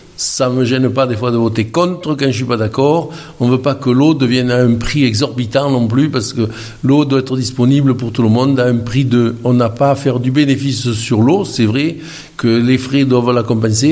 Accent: France; Et je suis né à Malmoisson, mes frères aussi, on est bien à Malmoisson. J'étais agriculteur toute ma vie à Malmoisson

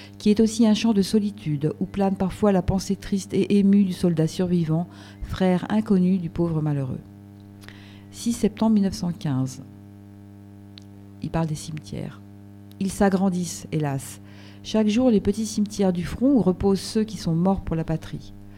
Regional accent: Provence-Alpes-Côte d'Azur, France; Ma pensée se porte en Provence, à mon pays natal, où reposent mes chers et regrettés disparus.

